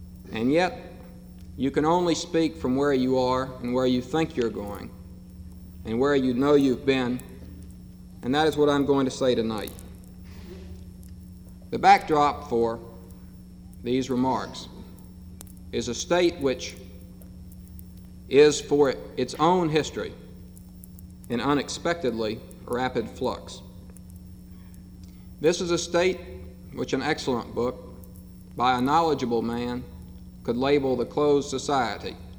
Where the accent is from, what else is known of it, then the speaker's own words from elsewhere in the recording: Mississippi, United States; We have in my hometown, for the first time since Reconstruction, the appointment of a Negro to a major city commission, and there will be many more.